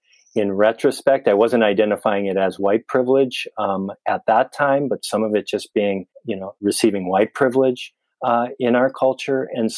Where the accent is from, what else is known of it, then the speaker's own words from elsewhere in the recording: Wisconsin, United States; now in San Francisco, United States; I relocated from the Midwest. I grew up in Wisconsin. I moved out to the San Francisco area.